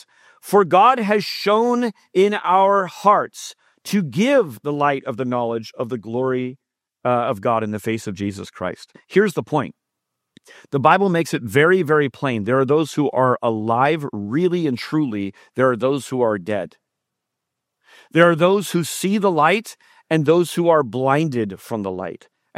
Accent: San Jose, California, United States; And I was from San Jose, like a couple of miles away.

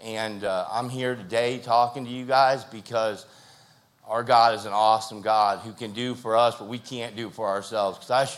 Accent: Florida, United States; I grew up in Miami-Dade County. I'm a third-generation Italian-American. I grew up rough.

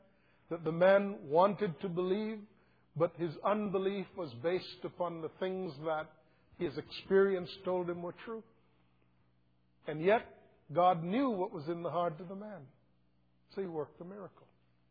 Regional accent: Kansas, United States; I'm from Kansas. We're not in Kansas, apparently.

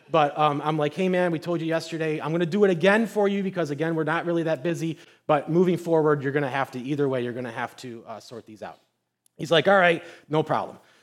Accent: New York, United States; But I grew up in Nedro, New York, and my first job was at Green Hills Farms

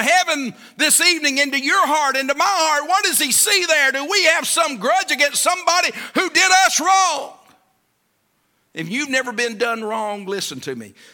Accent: United States; I'm glad I'm an American.

